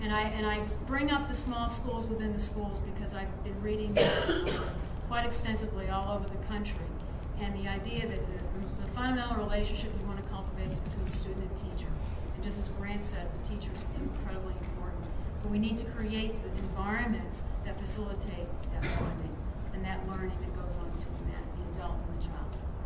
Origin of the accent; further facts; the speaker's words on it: Brockton, Massachusetts, United States; I'll start chronologically. I grew up in Brockton, Massachusetts. It's in southeastern Massachusetts and kind of called a working class suburb of Boston.